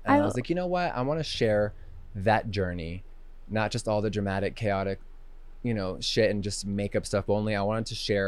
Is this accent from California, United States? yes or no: yes; Huntington Beach, California, United States; So I'm from Huntington Beach, 714.